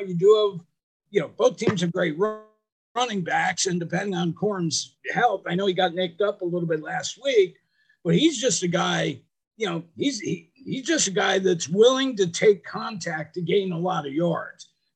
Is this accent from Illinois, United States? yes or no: no; St. Clair Shores, Michigan, United States; I was at my house, the house I grew up in St. Clair Shores, Michigan, watching it and kind of surprised.